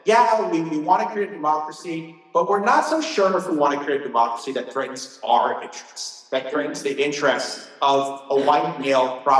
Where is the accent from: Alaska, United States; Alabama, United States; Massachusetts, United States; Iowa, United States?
Iowa, United States; I grew up in Iowa. Chicago was the big city, my home away from home